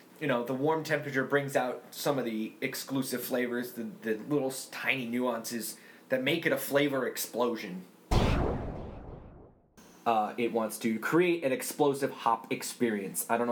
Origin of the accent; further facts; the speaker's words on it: New Jersey, United States; We're from New Jersey, and New Jersey has a ton of brewing companies.